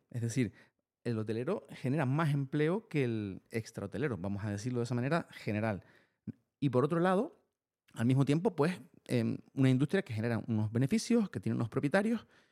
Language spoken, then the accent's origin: Spanish; Canary Islands, Spain; Yo soy de aquí, de Fuerteventura